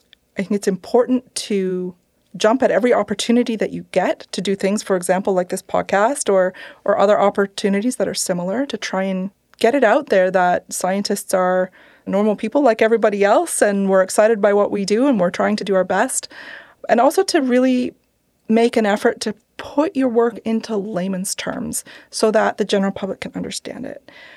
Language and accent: English; Canada; also born or lived in United States; So I'm Canadian, and we were living in the United States for a long time, and we really wanted to come back to Canada.